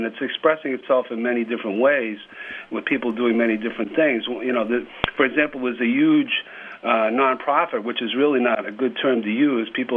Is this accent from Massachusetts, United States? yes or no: yes; Boston, Massachusetts, United States; accent: Boston; now in Ojai, United States; an accent, a Boston accent, so some of your listeners may have a little trouble understanding me, but I'm originally from Boston, and I live in Ojai